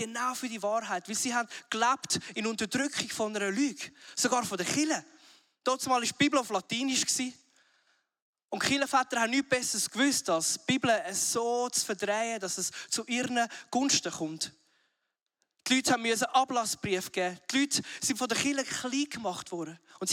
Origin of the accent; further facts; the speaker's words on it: Zurich, Switzerland; Wenn ich als Zürcher zu euch sage